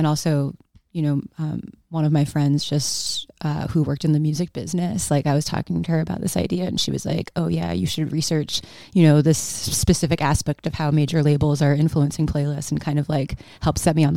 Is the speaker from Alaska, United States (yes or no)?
no; Long Island, New York, United States; I've been writing about music since I was a teenager, for the local alt weekly, like growing up on Long Island.